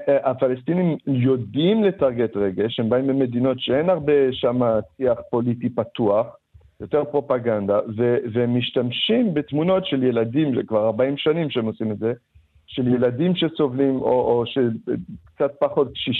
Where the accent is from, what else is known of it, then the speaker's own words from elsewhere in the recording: Canada; now in Israel; גדלתי בקנדה והייתי חשוף אליו מאוד מאוד מוקדם